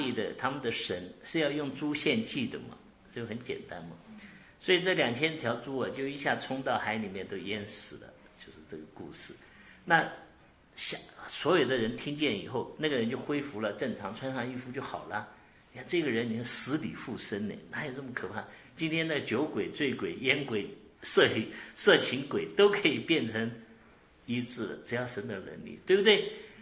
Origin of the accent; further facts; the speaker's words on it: China; 或者我们中国人讲的鬼